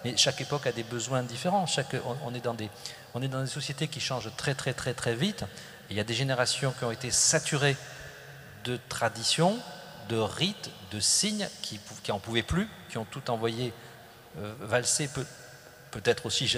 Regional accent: Toulouse, Occitanie, France; je l'ai connu dans mon enfance, ici à Toulouse

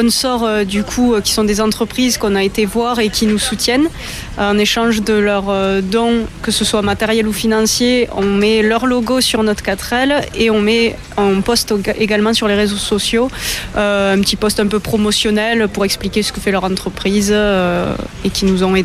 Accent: Occitanie, France; vu qu'on est originaire toutes les deux du Gers.

